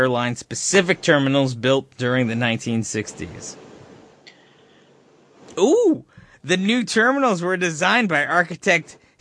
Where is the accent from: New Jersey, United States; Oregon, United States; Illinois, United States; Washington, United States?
New Jersey, United States; I just know as growing up in New Jersey, all of a sudden Trader Joe's just popped up everywhere.